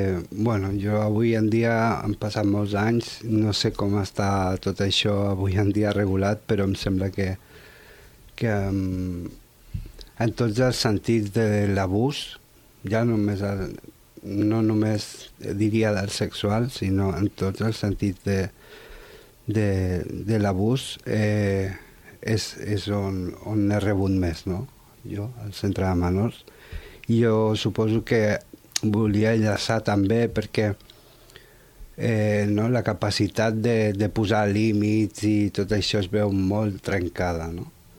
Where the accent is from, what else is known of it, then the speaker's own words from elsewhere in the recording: Tarragona, Catalonia, Spain; tinc 42 anys, sóc de Tarragona, tinc un fill de 12.